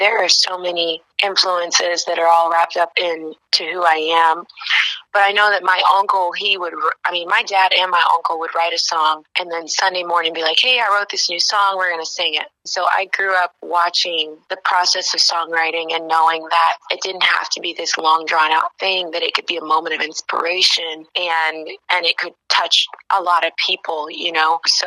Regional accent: Yakima, Washington, United States; also born or lived in Shreveport, Louisiana; Well, I'm from Yakima, Washington.

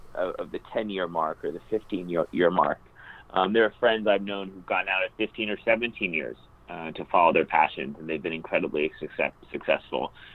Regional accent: New Jersey, United States; I was the youngest of three boys growing up on the Jersey Shore, and I've had like part-time jobs since I was 10 years old.

